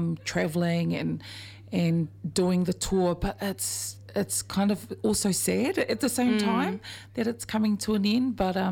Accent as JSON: {"language": "English", "town": "Christchurch", "region": "Canterbury", "country": "New Zealand", "said": "But we're from Christchurch, by the way."}